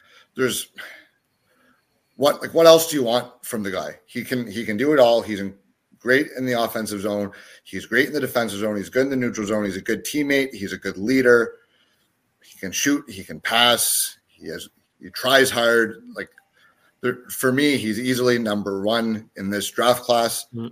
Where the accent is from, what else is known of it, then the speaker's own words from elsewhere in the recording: the Maritimes, Canada; born there; I was born in the Maritimes.